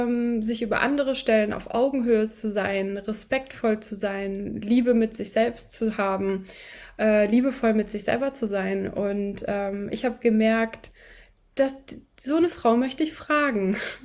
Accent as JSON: {"language": "German", "country": "Germany", "tie": "born there", "said": "Ja, und ich bin dann hier in Deutschland geboren."}